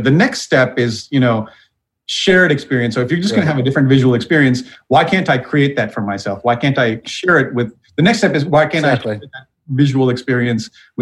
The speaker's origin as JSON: {"language": "English", "country": "Sri Lanka", "tie": "born or raised there", "moved": "yes", "lives_now": "Wausau, United States", "said": "No, I grew up in Sri Lanka, which is a tiny island near India, for those who don't know."}